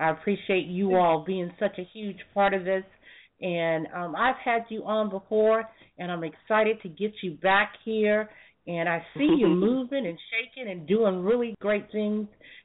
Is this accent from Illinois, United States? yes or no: no; Archer, Florida, United States; Born and raised in Archer, Florida.